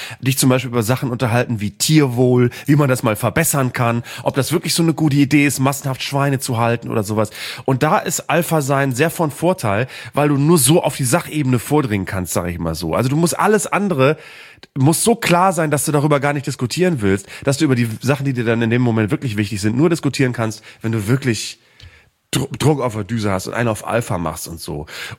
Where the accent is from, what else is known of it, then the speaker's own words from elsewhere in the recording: Bremen, Germany; Ich komme ja aus Norddeutschland, aus Bremen und aus Bremen-Nord.